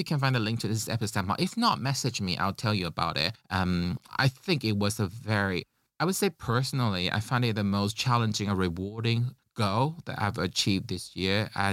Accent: Taiwan; English is a second language; I'm a Mandarin speaker, but I come from Taiwan. That's why it's a bit funny to describe what my mother tongue is. In terms of language fluency, my most fluent language is Mandarin. But emotionally, I would describe Taiwanese as my mother tongue.

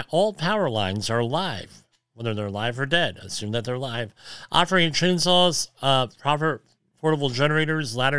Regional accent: Woodridge, Illinois, United States; where I grew up in Woodridge, the contractors in that neighborhood put in lead effluent pipes and sewage pipes.

